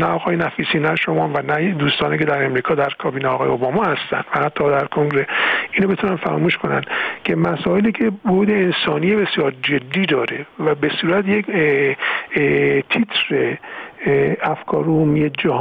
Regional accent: Iran

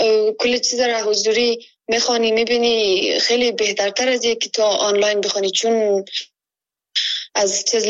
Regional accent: Afghanistan; now in Kabul, Afghanistan; از ولایت کندی هستم، ولایت ما اینترنت در منطقه که ما زندگی میکنیم کار نمیتن. در مون خاطر من در کابل هستم

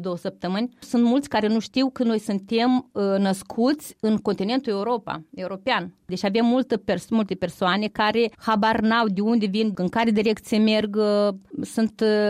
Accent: Moldova; born there; Pentru că asta ne dorim. Aici sunt rădăcine și ne-am născut.

